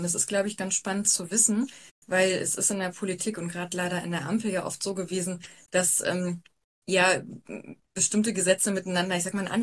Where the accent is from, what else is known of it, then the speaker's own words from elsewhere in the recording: North Rhine-Westphalia, Germany; bin dann irgendwann nach Jahren wieder zurück ins Oberbergische. Also ich komme aus NRW und bin dann irgendwann nach, ich glaube, 11 Jahren wieder zurück